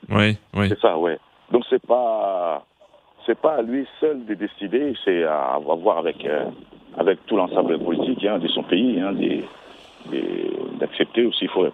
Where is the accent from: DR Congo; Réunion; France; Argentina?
DR Congo; chez nous au Congo, en RDC